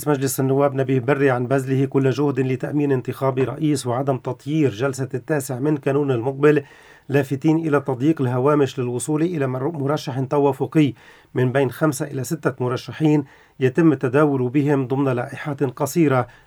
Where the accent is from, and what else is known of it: Lebanon